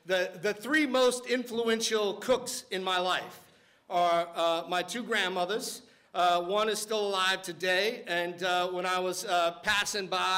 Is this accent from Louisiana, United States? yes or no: yes; New Orleans, Louisiana, United States; was born and raised in New Orleans. I grew up literally above a nightclub on Bourbon Street